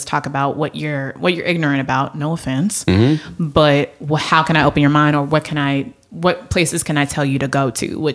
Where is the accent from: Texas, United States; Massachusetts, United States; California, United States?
California, United States; Oakland; Again, like, I'm from Oakland.